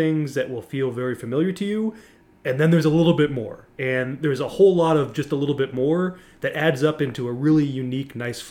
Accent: United States; As an American, let me just say I am horribly offended at this and feel that I need restitution.

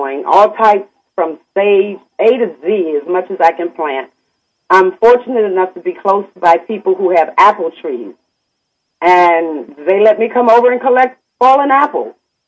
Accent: Washington, District of Columbia, United States; born there; I was born in Washington, D.C., but my grandfather and grandmother came out of Starkville, Mississippi.

